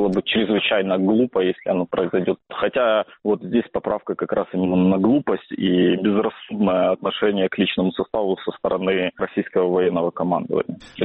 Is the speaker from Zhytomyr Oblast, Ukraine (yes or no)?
no; Zaporizhzhia, Zaporizhzhia Oblast, Ukraine; Я сам из Запорожья, ну, значительную часть жизни жил